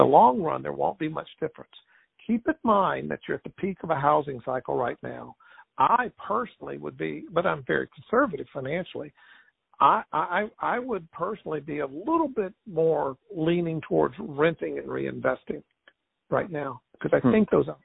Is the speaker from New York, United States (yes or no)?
no; Alabama, United States; I'm originally from Alabama, so one of those areas, ironically, is in Gulf Shores, Alabama.